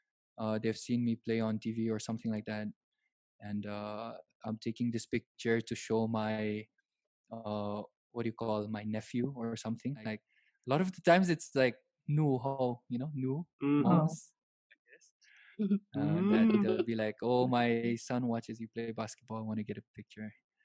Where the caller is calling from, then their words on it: Mizoram, India; Right now we're tuned in from Delhi. I'm tuning in from Mizoram.